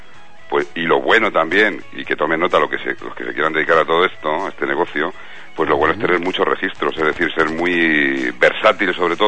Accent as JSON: {"language": "Spanish", "town": "Toledo", "region": "Castilla-La Mancha", "country": "Spain", "said": "porque yo soy toledano, soy manchego de pro"}